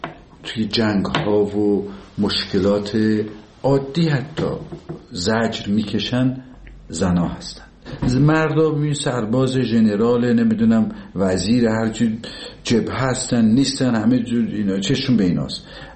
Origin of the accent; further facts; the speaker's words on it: Tabriz, East Azerbaijan, Iran; دیدم ما که بچه تبریز هستیم، کوفته تبریزی